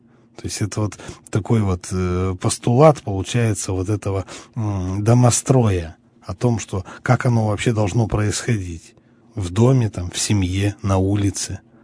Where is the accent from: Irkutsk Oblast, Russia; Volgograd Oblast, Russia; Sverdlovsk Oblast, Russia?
Sverdlovsk Oblast, Russia; Yekaterinburg; То есть для меня, как коренного екатеринбуржца, это, конечно, нонсенс